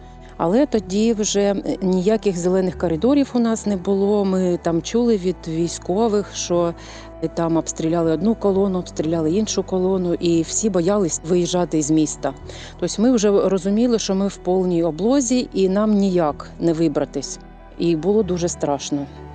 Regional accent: Mariupol, Donetsk Oblast, Ukraine; розуміли, що ми з Маріуполя, знали з Маріуполя, що ми голодні.

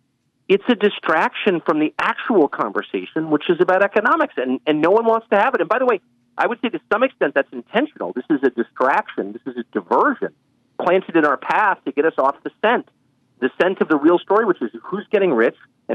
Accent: California, United States; I'm from Southern California. I'm 50.

